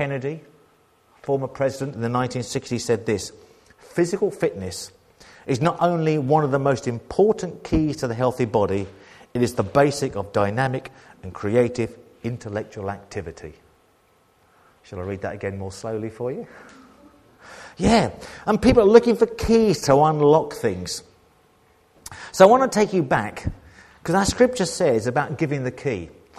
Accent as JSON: {"language": "English", "country": "United Kingdom", "said": "Being British, I have a problem with this verse."}